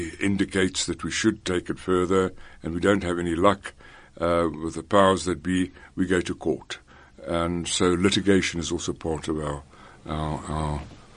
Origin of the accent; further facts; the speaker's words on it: Kroonstad, Free State, South Africa; I grew up in Kroonstad, which is a curious town full of interesting people. And as most young kids in Kroonstad, I had some exposure to music via the schools, via family